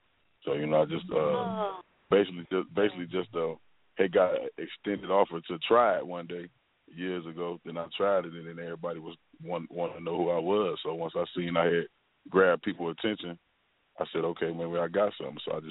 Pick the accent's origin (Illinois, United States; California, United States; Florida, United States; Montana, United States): Illinois, United States; Chicago; now in Atlanta, United States; Chicago, but I'm in ATL.